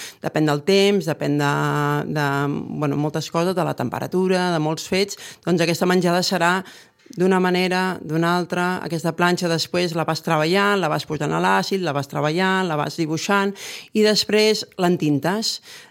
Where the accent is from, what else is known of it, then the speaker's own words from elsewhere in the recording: Catalonia, Spain; Vinc del Maresme, he estiuejat tota la meva vida a la Costa Brava, des de molt petita.